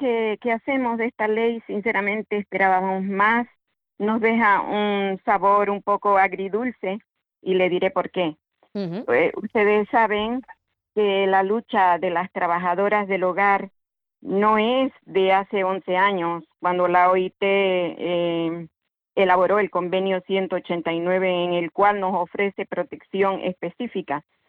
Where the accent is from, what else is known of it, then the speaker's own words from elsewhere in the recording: Bolivia; Inclusive en mi país, que lo consideran tercermundista, yo soy boliviana